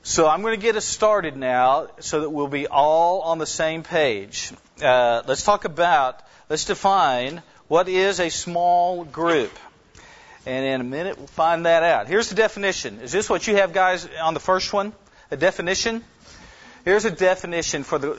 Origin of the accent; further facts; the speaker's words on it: Norman, Oklahoma, United States; I grew up in Norman, and I was a snot-nosed, rebellious, cantankerous, useless freshman.